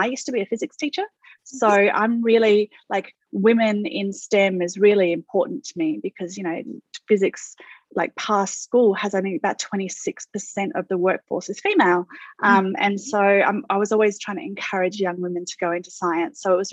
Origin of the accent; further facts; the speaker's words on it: Australia; accent: Australian; So if you can't tell from the accent, I'm an Aussie.